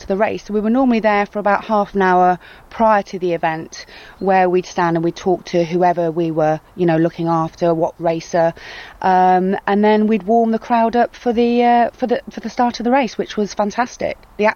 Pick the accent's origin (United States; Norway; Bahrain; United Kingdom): United Kingdom; Midlands; Obviously, I'm from the Midlands, so that was our actual title